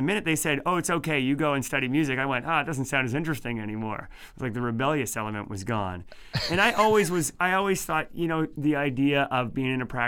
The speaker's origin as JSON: {"language": "English", "region": "New Brunswick", "country": "Canada", "lives_now": "Nova Scotia, Canada", "said": "I'm actually from New Brunswick, and I live in Nova Scotia now."}